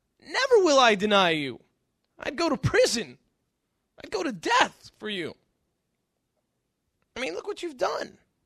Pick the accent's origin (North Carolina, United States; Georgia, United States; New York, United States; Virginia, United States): New York, United States; I grew up in Western New York, and so our parents used to take us up to vacation in Fort Erie, just across the border in Canada.